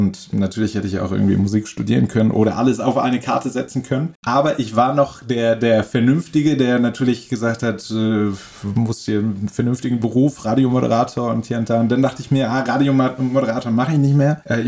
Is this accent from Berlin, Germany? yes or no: yes; Berlin, Germany; also born or lived in Hamburg; now in Ludwigsburg, Germany; Ich bin geboren in der Nähe von Hamburg und aufgewachsen am Stadtrand Berlin und jetzt gelandet in Ludwigsburg bei Stuttgart.